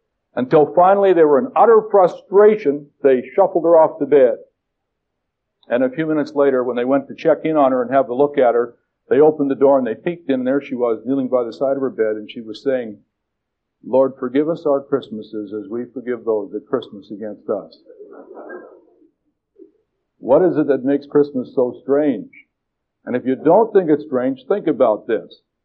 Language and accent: English; Regina, Saskatchewan, Canada; born there; And I was born in Regina